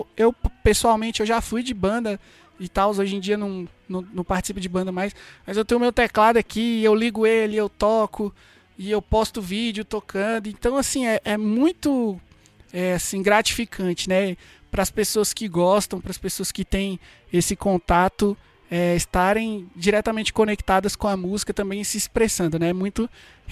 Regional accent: Brasília, Federal District, Brazil; ah, eu sou de Brasília e tal

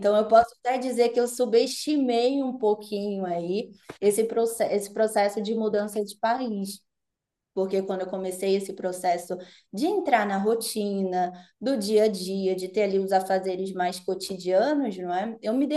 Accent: Manaus, Amazonas, Brazil; now in Europe; Eu sou, por exemplo, lá no Brasil, eu sou do norte, eu sou de Manaus.

